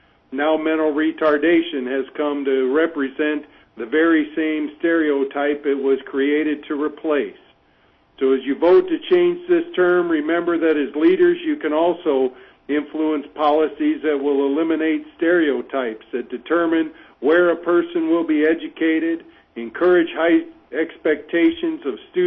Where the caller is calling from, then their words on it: Nenana, Alaska, United States; I'm calling in from Nenana.